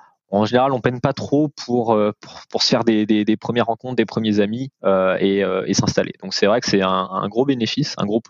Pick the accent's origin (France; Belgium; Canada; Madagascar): France; c'est peut-être en tant que Français, ça fait un peu bizarre la première fois au début.